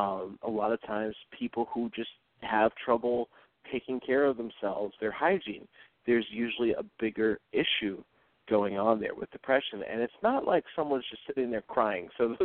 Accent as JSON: {"language": "English", "town": "New York City", "region": "New York", "country": "United States", "said": "I love Chicago. Love to visit whenever I get a chance. I'm actually from New York City."}